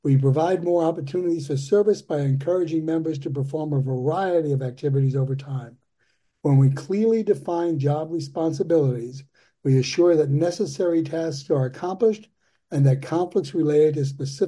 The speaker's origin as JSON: {"language": "English", "region": "New York", "country": "United States", "said": "You know, I'm from New York, and I remember being in a meeting with somebody wearing a Boston Red Sox hat, and it kind of pissed me off for a little while."}